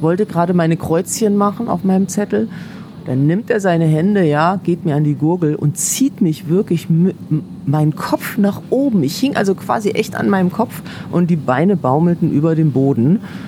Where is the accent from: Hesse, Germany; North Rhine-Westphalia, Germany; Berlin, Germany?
Hesse, Germany; Kassel; Das war in Kassel, in meiner Heimatstadt, ja.